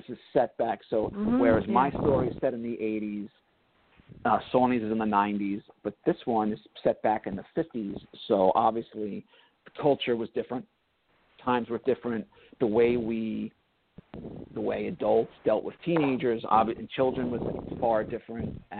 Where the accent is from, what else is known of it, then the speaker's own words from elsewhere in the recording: New York, United States; So Sawney and I, we grew up on Long Island, and we went to high school in the 80s.